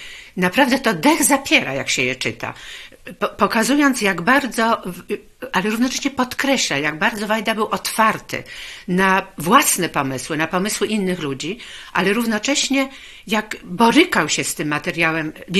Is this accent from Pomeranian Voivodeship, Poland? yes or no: no; Olkusz, Lesser Poland, Poland; ja to pamiętam z mojego rodzinnego miasta Olkusza